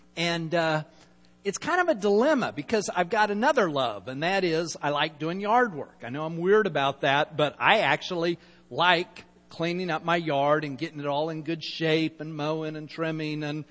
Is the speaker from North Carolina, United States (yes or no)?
no; Salt Lake City, Utah, United States; I grew up in Salt Lake, started skiing when I was, 12 or 13, and I love it.